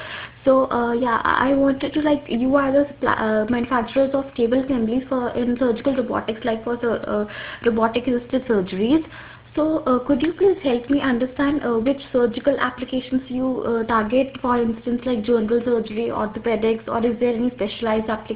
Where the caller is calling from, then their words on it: India; English is a second language; Hi, good afternoon, Craig. … I'm calling from India.